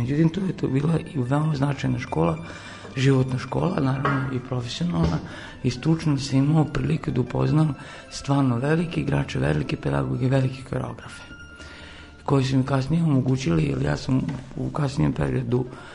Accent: Novi Sad, Vojvodina, Serbia; born there; ja sam rođen u Novom Sadu, rođen sam u Vojvodini, svi su moji ovde

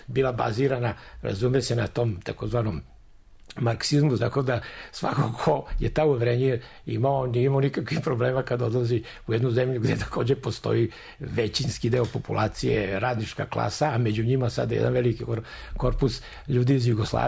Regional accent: Zemun, Belgrade, Serbia; ja sam u detinjstvu bio do 15. godine u Zemunu.

